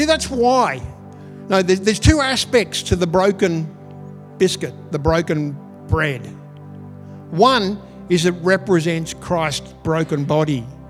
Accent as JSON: {"language": "English", "country": "Australia", "said": "Though we are many, we are Australian"}